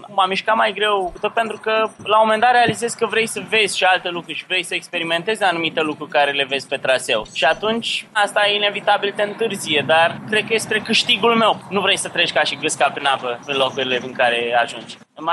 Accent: Romania; now in Mexico; Da, sunt români și chiar nu puțin. Suntem peste tot.

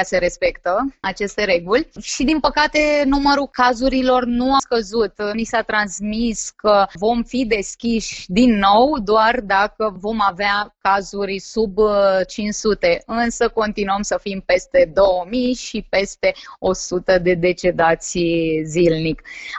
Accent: Romania; now in Greece; ne fac să fim mândri și să simțim cu adevărat că suntem români.

